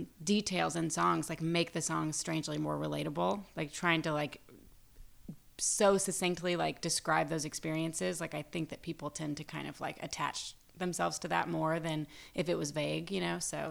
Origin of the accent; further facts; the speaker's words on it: Waxahachie, Texas, United States; from Waxahachie.